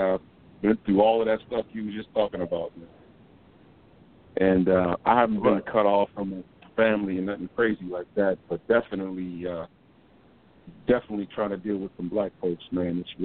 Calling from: California, United States; I'm calling from California, man.

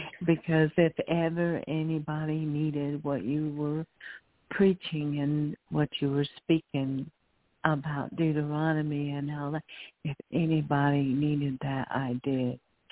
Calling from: Newport, North Carolina, United States; I'm calling from Newport, North Carolina.

